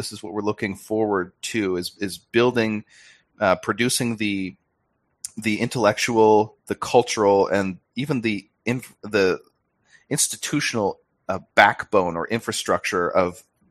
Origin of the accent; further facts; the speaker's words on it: Canada; now in Australia; I'm a Canadian. I live in Australia now.